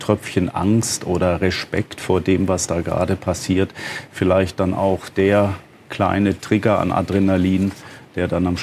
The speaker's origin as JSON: {"language": "German", "town": "Freiburg", "region": "Baden-Württemberg", "country": "Germany", "tie": "born there", "said": "komme zwar auch aus dem Ländle, bin gebürtiger Freiburger"}